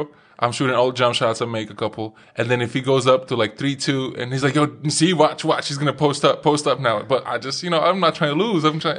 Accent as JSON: {"language": "English", "region": "New York", "country": "United States", "said": "But it's just how we are. Because I'm from New York."}